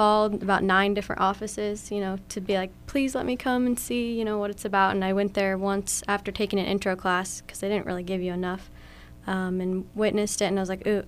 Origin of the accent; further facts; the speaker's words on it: Washington, United States; I'm from Washington State, the rainy state. I came all the way here for sunshine and for the grad program